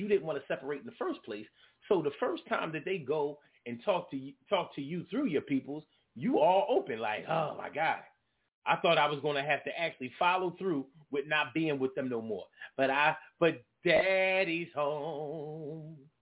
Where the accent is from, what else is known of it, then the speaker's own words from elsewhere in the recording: Philadelphia, Pennsylvania, United States; I grew up in Germantown and Pulaski Town around the corner from the building. The building was the projects around the corner, right around the corner from where I live.